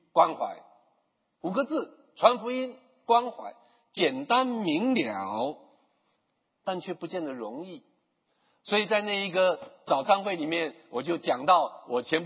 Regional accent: China; 所以我们中国人才有一句话说

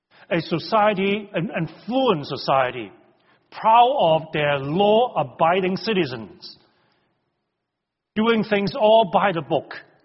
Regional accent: Hong Kong; I grew up in Hong Kong.

